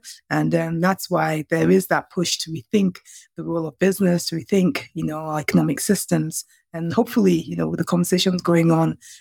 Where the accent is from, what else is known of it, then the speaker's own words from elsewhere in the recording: Nigeria; this is how we grew up in Nigeria.